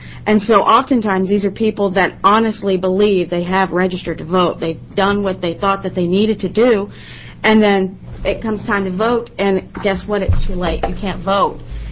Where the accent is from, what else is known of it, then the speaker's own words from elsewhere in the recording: Gresham, Oregon, United States; I'm here from Gresham, Oregon